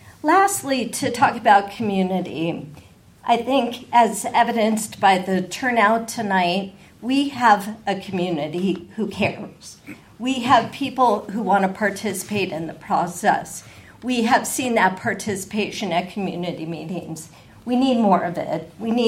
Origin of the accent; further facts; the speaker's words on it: California, United States; I grew up in California. I know what it's like to live through drought times